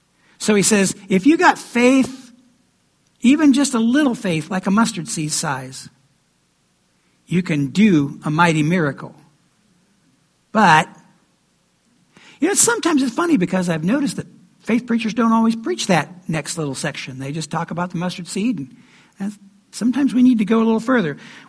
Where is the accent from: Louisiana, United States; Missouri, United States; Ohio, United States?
Ohio, United States; We grew up in the Hocking Hills.